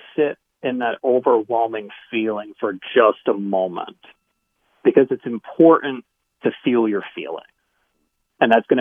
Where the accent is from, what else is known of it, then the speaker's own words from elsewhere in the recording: North Dakota, United States; I mean, it was always interesting growing up in North Dakota because you would assume that mostly white people in North Dakota, and there are